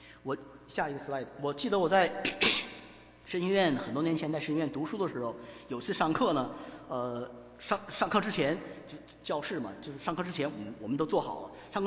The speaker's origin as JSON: {"language": "Chinese", "region": "North China", "country": "China", "said": "我是北方人，那我太太是南方人，我们饮食习惯跟有些想法是到今天都不一样"}